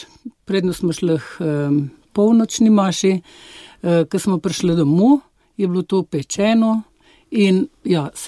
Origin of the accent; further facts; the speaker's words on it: Dobrepolje, Central Slovenia, Slovenia; Jaz sem doma iz Trug. Dobre polje, spada po Dobre polje občino.